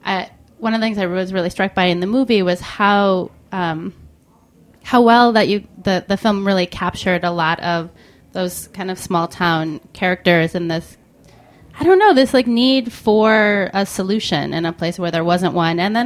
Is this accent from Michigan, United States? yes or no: yes; Michigan, United States; I'm from Northern Michigan. I was back home over the holidays